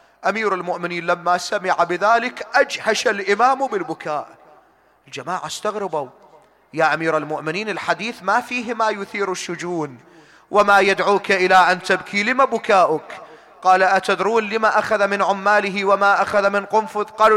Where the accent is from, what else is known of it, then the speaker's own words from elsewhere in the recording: Iraq; سواء في بلدنا العراق